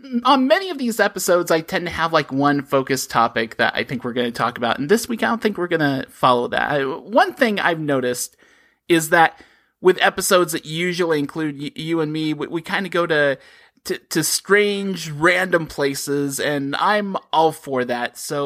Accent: United States; Well, it's just, I'm an American, so we say poutine wrong.

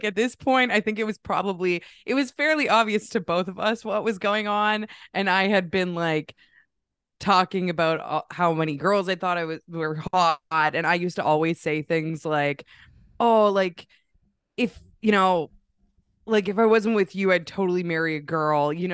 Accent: Vancouver, British Columbia, Canada; Vancouver, Canada.

